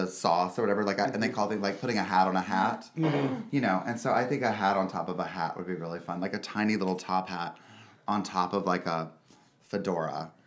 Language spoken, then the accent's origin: English; North Carolina, United States; In North Carolina, outside of Charlotte.